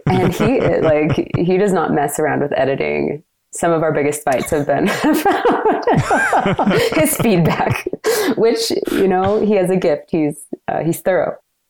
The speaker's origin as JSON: {"language": "English", "town": "Issaquah", "region": "Washington", "country": "United States", "tie": "born or raised there", "lives_now": "Cache Valley, United States", "said": "born and raised in Issaquah, Washington, near Seattle. And I now live in Cache Valley. I am going to Utah State doing my PhD here in marriage and family therapy."}